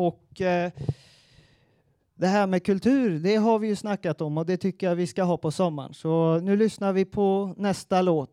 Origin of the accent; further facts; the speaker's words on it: Västra Götaland County, Sweden; now in Lund, Sweden; Och jag kommer ju från Bohuslän så jag kan det där